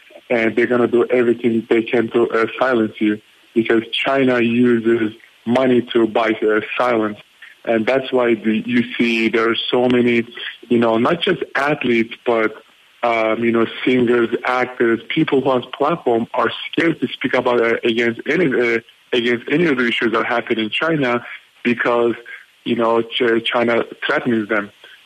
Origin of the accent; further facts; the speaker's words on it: Turkey; all the injustices and human rights violations are happening in my home country, Turkey.